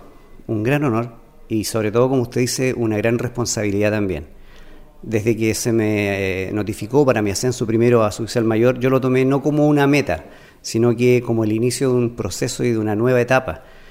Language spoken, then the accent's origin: Spanish; Santiago, Santiago Metropolitan Region, Chile; Efectivamente, yo soy nacido y criado en Santiago